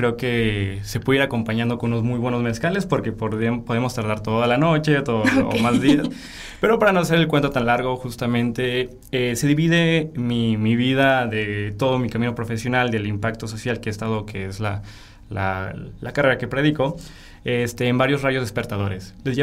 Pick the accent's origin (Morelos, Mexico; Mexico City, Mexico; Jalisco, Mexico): Jalisco, Mexico; Guadalajara; como muchos tapatíos, que estuvieron en colegios privados, sobre todo de cuestiones religiosas, pues fui educado primaria, secundaria y preparatoria en un colegio de franciscanas.